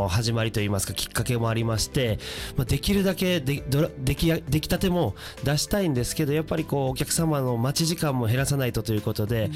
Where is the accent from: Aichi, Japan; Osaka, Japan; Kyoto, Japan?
Osaka, Japan; now in Mihara, Japan; 私は大阪出身なんですけども、8年前に、三原市に引っ越してきまして、